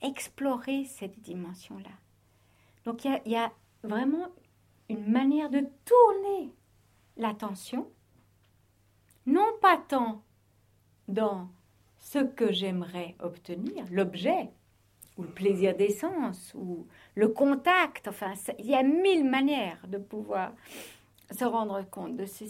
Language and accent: French; Switzerland; En tant que petite Suissesse, c'est clair qu'on aime ça.